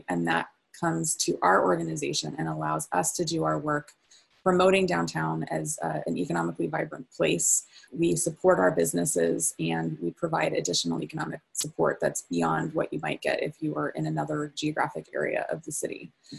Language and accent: English; Albuquerque, New Mexico, United States; There's a University of New Mexico in Albuquerque. And I was walking distance from Central Avenue, which is one of the main roads that goes through there.